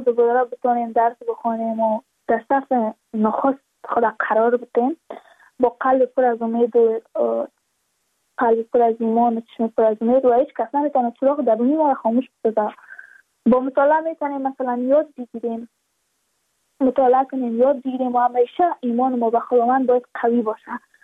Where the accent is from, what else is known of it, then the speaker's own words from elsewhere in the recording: Badakhshan, Afghanistan; چون ما از بدخشان هستیم، یعنی منطقای دور دستش،